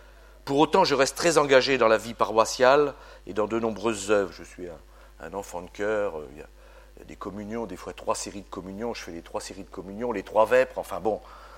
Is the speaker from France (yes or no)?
yes; Chartres, Centre-Val de Loire, France; born there; Donc je suis né en 1955 à Chartres, en Eure-et-Loir, dans une famille pratiquant la religion catholique avec assiduité.